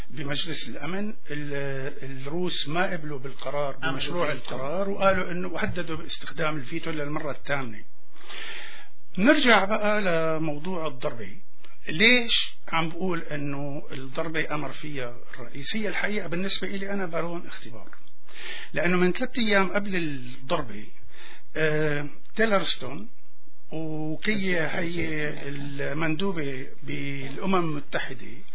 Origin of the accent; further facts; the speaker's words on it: Syria; نحن نقعد مع بعضنا كسوريين